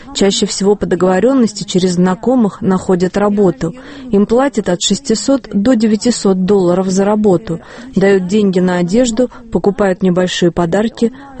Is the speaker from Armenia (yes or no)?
yes; Armenia; now in Turkey; Меня никогда не попрекали тем, что я армянка.